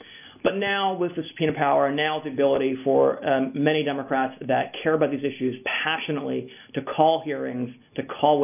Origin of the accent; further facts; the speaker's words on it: Virginia, United States; And my home state, I worked my race election morning, and people are fired up in Virginia.